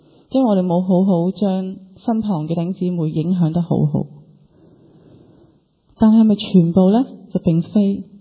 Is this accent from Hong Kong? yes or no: yes; Hong Kong; 我们香港人的生活很好，